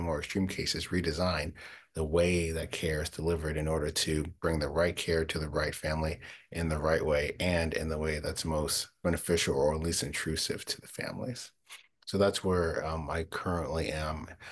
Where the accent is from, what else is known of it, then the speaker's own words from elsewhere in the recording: Midwest, United States; also born or lived in Ohio / Michigan; So personally, I am a Midwesterner born and raised. So spent a lot of time in Ohio and Michigan